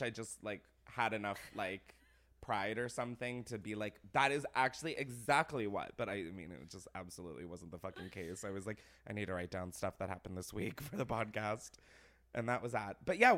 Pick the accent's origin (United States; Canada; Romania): United States; Delaware; I grew up in Delaware.